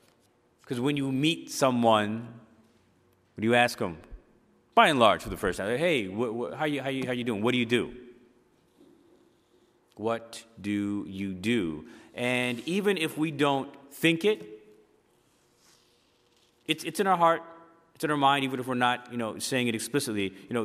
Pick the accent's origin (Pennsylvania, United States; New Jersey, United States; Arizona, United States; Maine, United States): New Jersey, United States; And I'm sorry for my accent or if I talk fast and my words get slurred. I'm from Jersey.